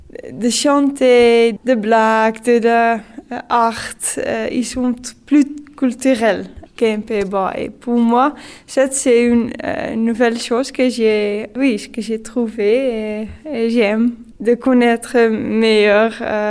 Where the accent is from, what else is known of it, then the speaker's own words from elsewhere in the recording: Netherlands; French is a second language; Je suis des Pays-Bas. Moi je suis d'une région en Pays-Bas donc nous sommes très ouvert